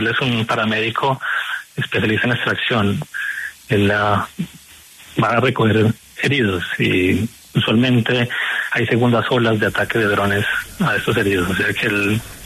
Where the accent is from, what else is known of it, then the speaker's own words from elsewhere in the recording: Chicago, Illinois, United States; la mía, que soy de Chicago.